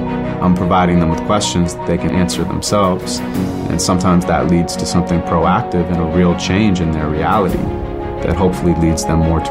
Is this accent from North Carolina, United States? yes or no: no; Santa Monica, California, United States; I grew up in Santa Monica, California. I was raised by a single parent. My mom was a school teacher.